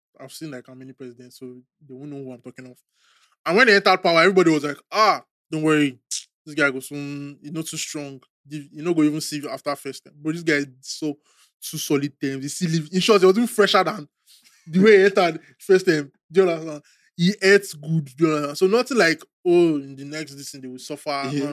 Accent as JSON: {"language": "English", "country": "Nigeria", "said": "like I've come to the point in my life as a Nigerian where like I don't feel like Nigeria is worth suffering for."}